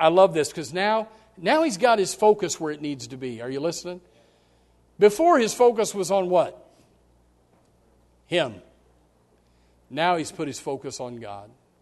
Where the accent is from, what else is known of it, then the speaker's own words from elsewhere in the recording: United States; I can see, I can hear, I can walk, I can come to church, I'm an American.